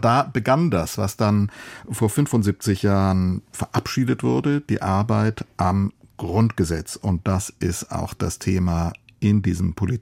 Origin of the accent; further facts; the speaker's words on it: Cologne, North Rhine-Westphalia, Germany; Das war auch mein Lebensgefühl als so ein Kind der Westdeutschen Bundesrepublik. Ich bin in Köln, also mit der Straßenbahn ein paar Stationen von diesem Museum König entfernt, aufgewachsen.